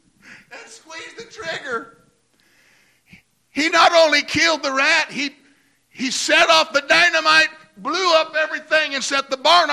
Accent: Idaho, United States; born there; Well, I was born in Idaho. I've been born twice.

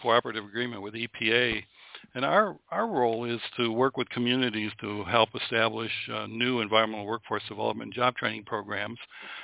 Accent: Illinois, United States; Cook County, my hometown

